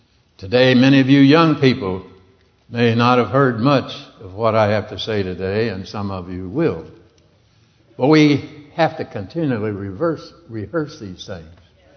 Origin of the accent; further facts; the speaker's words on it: the West, United States; Now, I'm not a Southerner, but I've learned a lot of Southern language, you know. I'm a Westerner. I'm just a cowboy at heart. I was raised on a ranch in my early youth